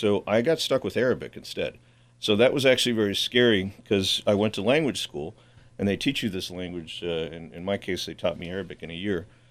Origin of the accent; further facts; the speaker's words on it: Albuquerque, New Mexico, United States; But I went to one of the only schools, and I'm from Albuquerque, New Mexico originally, that offered Russian.